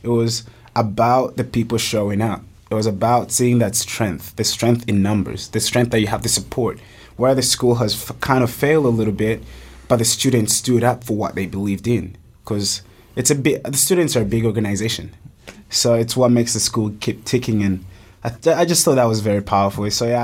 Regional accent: Uganda; also born or lived in South Africa; I was born in South Africa, but I grew up in Uganda, East Africa. I grew up going to boarding schools

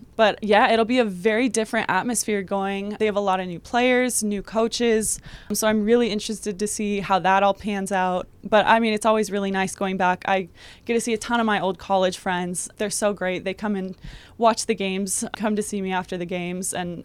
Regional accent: Iowa, United States; I mean, I grew up in Iowa, and I loved snowboarding and sledding.

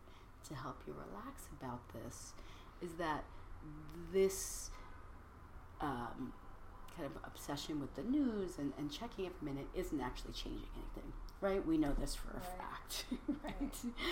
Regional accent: United States; And the interesting thing about this as Americans, right? I'm an American too.

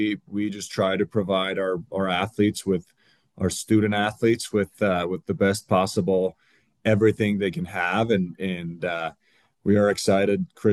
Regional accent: Finland; growing up in Finland and getting to race World Cups

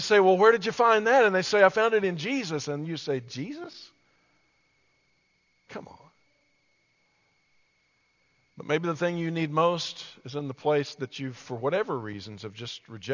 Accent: Hereford, Texas, United States; also born or lived in Amarillo; I was born in Amarillo, but I grew up, my hometown was Hereford, Texas. Hereford, Texas.

